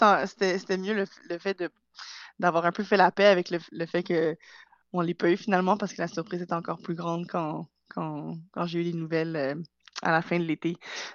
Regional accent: Montreal, Quebec, Canada; now in United Kingdom; je suis née et j'ai grandi à Montréal.

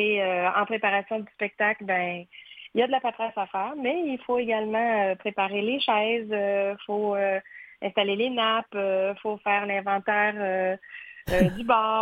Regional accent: Quebec City, Quebec, Canada; also born or lived in Montreal; Je suis native de Québec. En fait, j'ai vécu 35 ans à Montréal.

